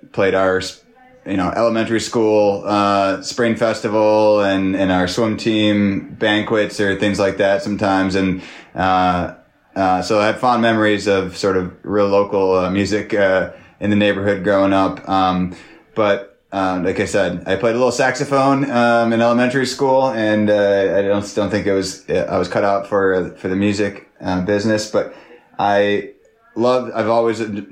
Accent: Detroit, Michigan, United States; I grew up in Detroit, so a lot of good music there.

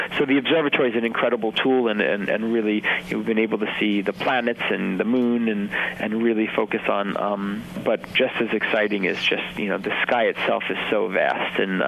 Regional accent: New York, United States; I always joke when I grew up on Long Island, and to me, Orion was just those three stars that made the belt.

